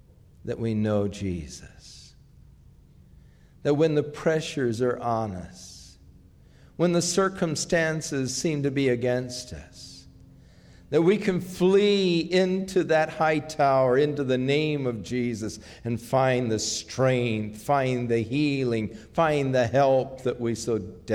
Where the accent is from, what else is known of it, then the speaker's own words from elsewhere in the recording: Ventura, California, United States; Years earlier, when I was growing up in Ventura, I was riding my bike home from school.